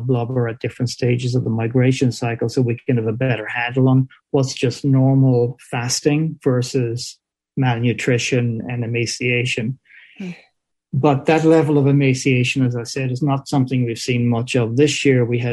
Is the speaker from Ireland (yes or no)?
yes; Ireland; I'm from Ireland, which is a tiny island surrounded by the Atlantic Ocean.